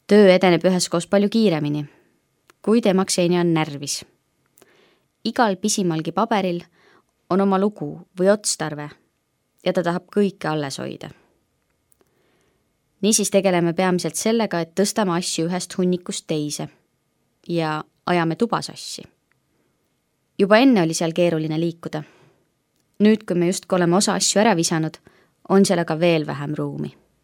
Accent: Tallinn, Harju County, Estonia; Kuuldes, et olen Tallinnast

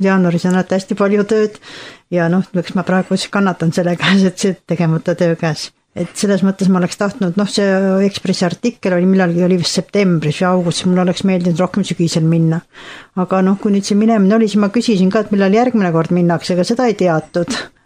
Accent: Saare County, Estonia; now in Haapsalu, Estonia; ma olen Saaremaalt tegelikult. Ma olen nüüd hästi palju aastaid Haapsalus elanud, on taatma ikka olen Haapsalu inimene.

